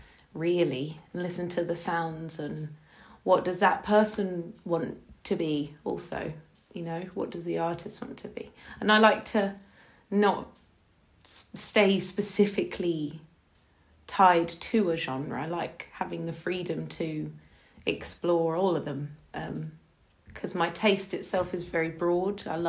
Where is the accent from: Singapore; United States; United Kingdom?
United Kingdom; London; I'm from South London.